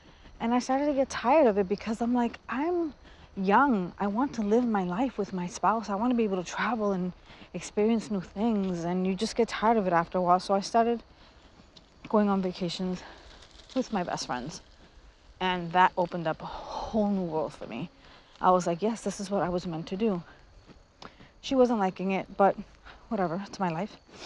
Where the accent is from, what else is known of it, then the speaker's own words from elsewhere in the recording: Boston, Massachusetts, United States; She lived in New York. And I'm from Boston.